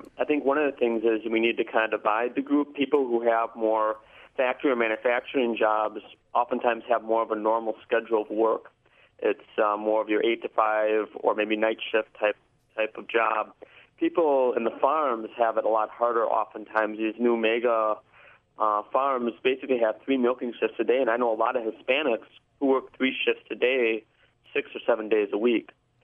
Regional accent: Stevens Point, Wisconsin, United States; You know, I was born in Wisconsin, born in La Crosse. I went to high school and college in UW-Stevens Point. You know, and, you know, I was born here and raised here

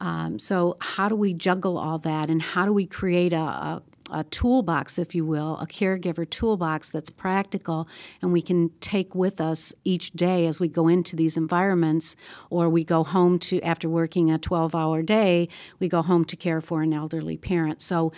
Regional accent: Michigan, United States; I'm from Michigan.

